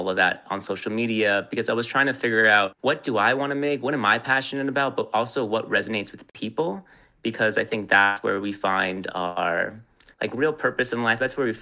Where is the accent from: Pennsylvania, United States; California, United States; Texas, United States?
California, United States; Los Angeles; also born or lived in New York; I moved back out here, born and raised in Los Angeles, then went to law school, obviously, in New York